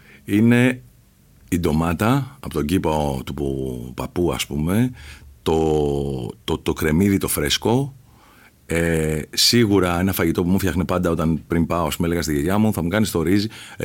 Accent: Thourio, Eastern Macedonia and Thrace, Greece; Είμαι από το Θούριο, ο πατέρας μου είναι από το Θούριο και η μητέρα μου είναι από το Ασημένιο. Το Θούριο είναι πιο κοντά στην Οριστιάδα, το Ασημένιο είναι πιο κοντά στο Δημότυχο.

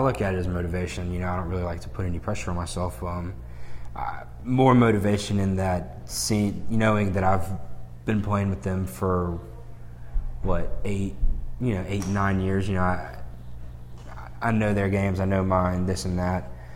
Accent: Birmingham, Alabama, United States; You know, we grew up at the same club. We're both from Birmingham.

